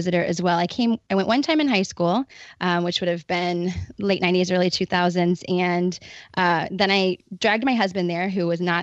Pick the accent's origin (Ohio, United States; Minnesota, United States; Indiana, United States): Ohio, United States; Cincinnati; I'm from Cincinnati. So it's also cold here, not quite as cold as Canada